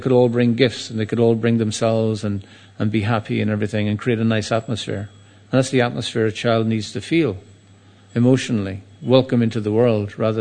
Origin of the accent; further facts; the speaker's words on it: Ireland; I come from Ireland, a poor country maybe, but, you know, it was, you were born at home.